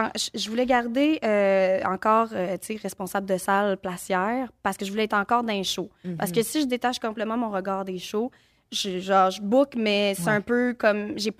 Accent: Gatineau, Quebec, Canada; je viens de Gatineau, je viens de G-Town

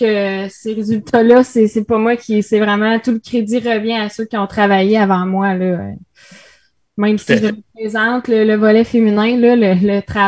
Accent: Repentigny, Quebec, Canada; C'est ma ville natale, c'est là que j'ai fait mon baseball mineur.

